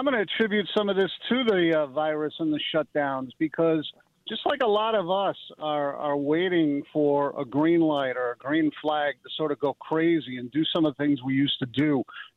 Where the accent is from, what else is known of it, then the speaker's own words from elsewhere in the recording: Brookfield, United States; And by the way, I haven't forgotten where I'm from. I'm from Brookfield.